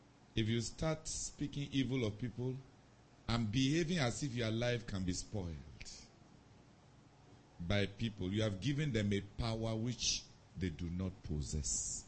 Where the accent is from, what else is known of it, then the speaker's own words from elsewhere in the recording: Canada; I'm from Canada.